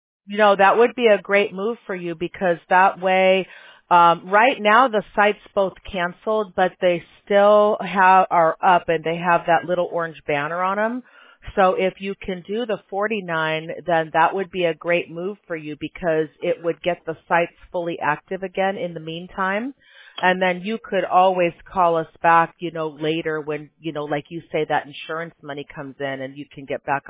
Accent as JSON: {"language": "English", "town": "Chicago", "region": "Illinois", "country": "United States", "tie": "born or raised there", "said": "Yeah, I grew up in Chicago, so I remember those tornado days."}